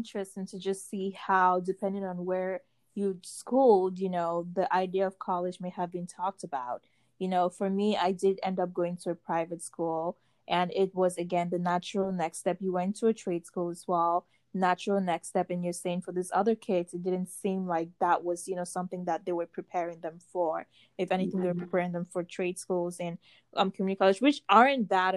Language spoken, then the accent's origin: English; Cameroon; Again, I will always just say I'm from Cameroon. I did not have a computer back then to use, period.